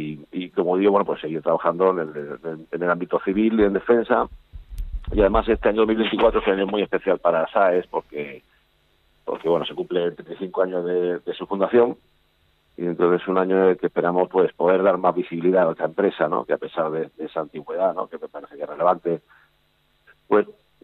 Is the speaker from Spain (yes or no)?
yes; Cartagena, Region of Murcia, Spain; especialmente como cartagenero y como persona de la región y como persona española